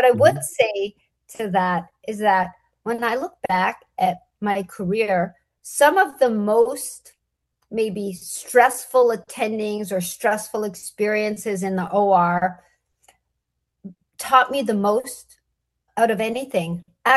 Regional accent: Toronto, Ontario, Canada; now in United States; I started my career in Canada. I'm from Toronto and I did training my undergraduate at McGill. Then I did my residency and medical school in Toronto.

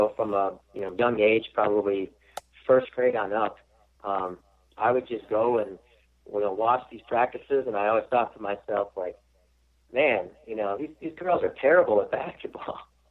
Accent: Marshfield, Wisconsin, United States; Yeah, I grew up in a family of four kids. Three of us were a year apart.

